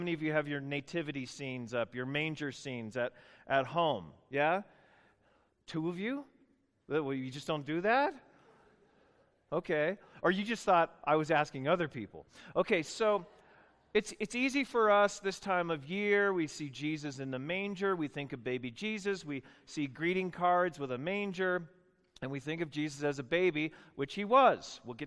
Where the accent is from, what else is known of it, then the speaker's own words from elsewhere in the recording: Long Beach, California, United States; Sorry, I come from Long Beach